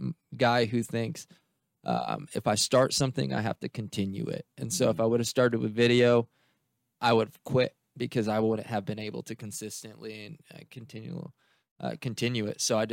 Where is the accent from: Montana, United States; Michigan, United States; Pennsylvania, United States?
Michigan, United States; Grand Ledge; Born and raised in Grand Ledge, actually. So that's my church, Liberty Church of Grand Ledge, born and raised.